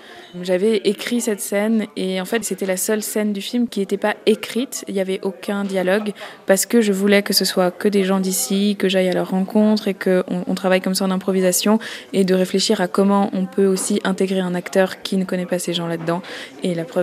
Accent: Le Noirmont, Jura, Switzerland; je suis très attachée à cette région, parce que je suis originaire du Noirmont

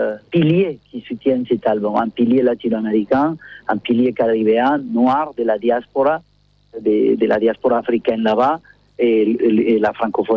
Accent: Buenaventura, Valle del Cauca, Colombia; born there; French is a second language; Bien que je suis né en Colombie et que je suis né dans une île qui s'appelle Buenaventura

